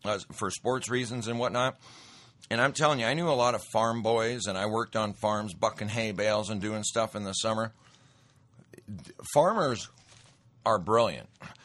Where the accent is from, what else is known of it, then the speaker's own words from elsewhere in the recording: Montana, United States; I'll tell you, I grew up in Montana. I went to a school that was out in the central Montana, almost, you know, close to dead center, right off the Rockies.